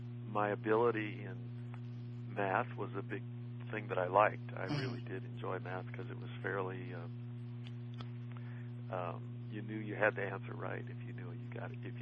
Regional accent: Modesto, California, United States; also born or lived in Berkeley; I was born in Berkeley, and then we moved to Modesto, and in Modesto I went through kindergarten

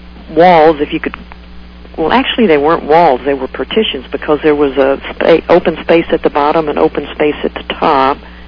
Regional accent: Lake Charles, Louisiana, United States; I actually left from New Orleans. My hometown at the time was in Lake Charles

